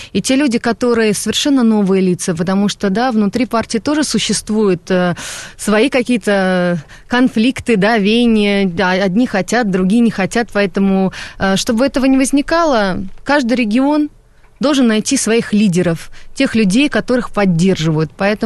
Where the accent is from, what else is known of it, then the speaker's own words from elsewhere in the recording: Moscow, Russia; Да, я сама москвичка, да.